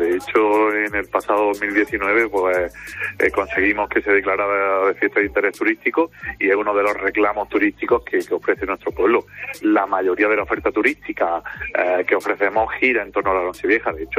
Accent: Bérchules, Andalusia, Spain; Bérchules. Bueno, Bérchules es un pueblo de los 8.000 y pico más de España, pero cuando identifica, soy del pueblo de la Nochevieja en agosto.

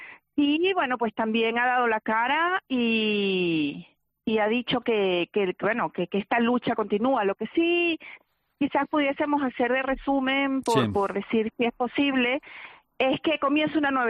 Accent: Venezuela; simplemente como venezolana nos llama mucho la atención

